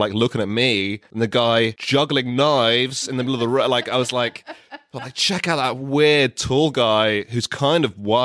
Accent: London, United Kingdom; So I grew up in South London. So I've been to Indonesia like a lot of times, but I wouldn't say enough to be like an Indonesian, I would say. I identify as someone from the UK.

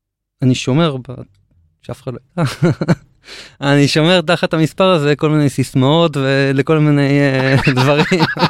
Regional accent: Haifa, Haifa District, Israel; also born or lived in Africa; אני מחיפה.

